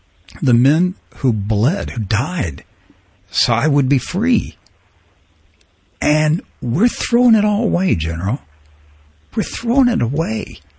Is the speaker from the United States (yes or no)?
yes; Maryland, United States; I grew up in Western Maryland. I was surrounded by Revolutionary and Civil War history.